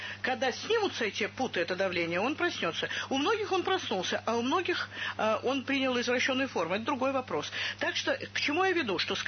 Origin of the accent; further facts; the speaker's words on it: Moscow, Russia; я москвичка